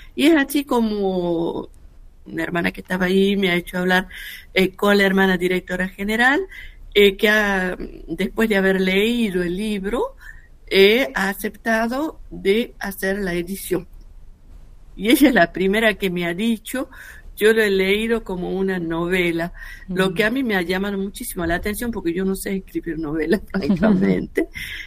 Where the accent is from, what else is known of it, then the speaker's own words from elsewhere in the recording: Catamarca, Argentina; soy profundamente argentina, catamarqueña, que estoy en relación con mi familia, con muchos amigos